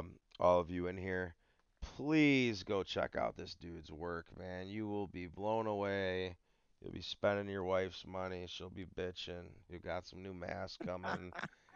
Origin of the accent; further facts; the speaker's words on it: New York, United States; Motherfucker, I'm from New York.